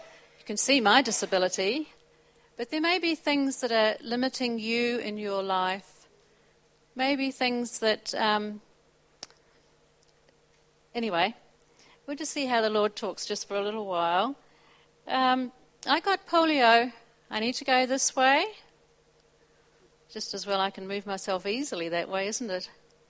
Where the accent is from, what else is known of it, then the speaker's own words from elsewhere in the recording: Sydney, New South Wales, Australia; born there; because I was born in Sydney